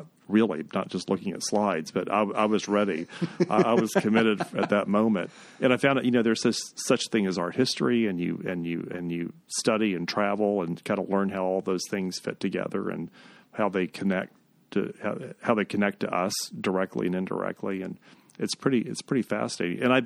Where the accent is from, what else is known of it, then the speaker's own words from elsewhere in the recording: Florida, United States; Grew up in Florida.